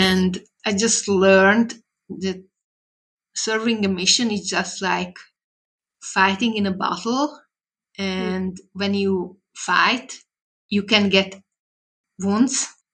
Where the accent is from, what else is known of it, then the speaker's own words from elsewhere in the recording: Hungary; English is a second language; And even though I served in Hungary in my home country, I was thinking how I should go home.